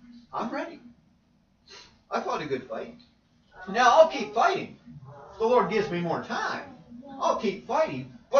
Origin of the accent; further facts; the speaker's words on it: Mississauga, Ontario, Canada; She's going to my hometown. She's going Toronto, Mississauga. I lived in Mississauga for 5 years.